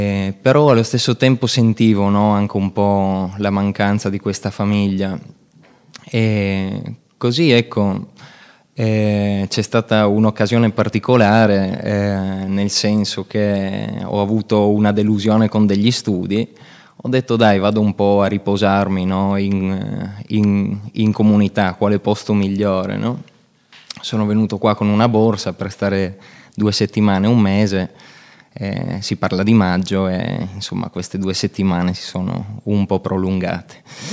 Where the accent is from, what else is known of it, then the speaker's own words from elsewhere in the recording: Trieste, Friuli-Venezia Giulia, Italy; ho 29 anni e vengo da Trieste.